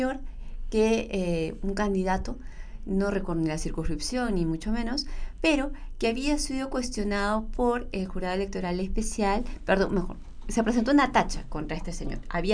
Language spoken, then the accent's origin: Spanish; Puno, Peru; Yo soy de Puno, quiero saber quién va a mi alcaldía provincial o distrital.